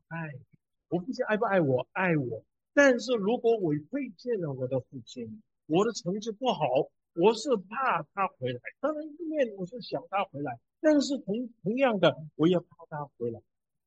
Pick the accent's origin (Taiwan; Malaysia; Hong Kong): Hong Kong; born there; Chinese is a second language; 那个时候在香港，我从香港出生的，所以你听我的国语不太标准，但没关系，大概你听得懂嘛。